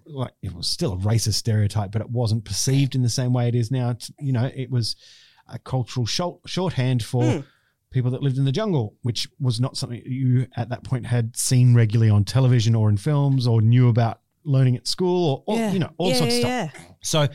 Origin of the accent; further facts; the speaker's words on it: Australia; Being an Aussie, as soon as I pipe up, I'm a target.